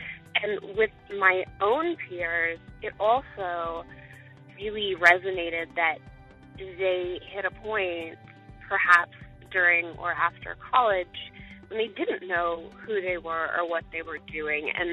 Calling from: Austin, Texas, United States; I'm calling from Austin, Texas.

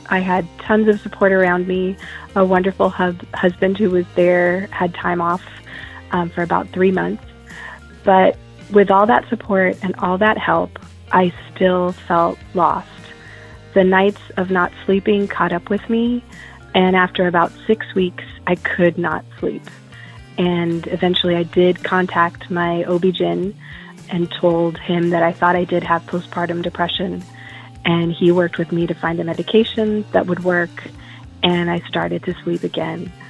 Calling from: Richardson, Texas, United States; I'm calling from Richardson, Texas.

